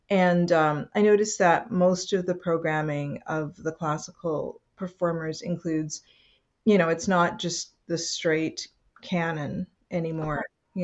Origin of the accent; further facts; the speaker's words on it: Western Canada, Canada; I grew up in Western Canada